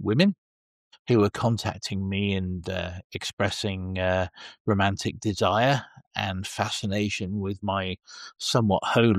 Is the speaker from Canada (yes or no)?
no; Portugal; You mentioned that I'm from Portugal.